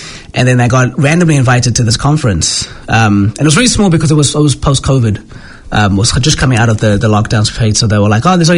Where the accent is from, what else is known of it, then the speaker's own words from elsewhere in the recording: South Africa; maybe it's because I'm South African